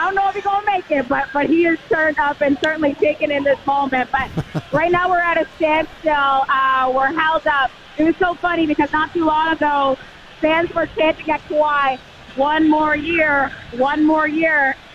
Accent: Jamaica; I'm a Jamaican girl.

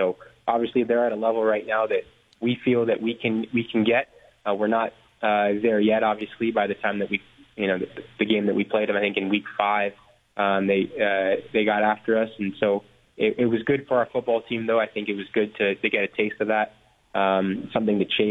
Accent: Canada; the many stops that I've taken on my football journey, necessarily has to do with me being Canadian.

